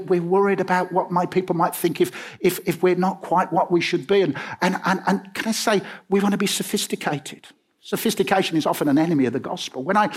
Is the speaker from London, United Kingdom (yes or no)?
no; Birmingham, West Midlands, United Kingdom; I'm a Christian and I come from Birmingham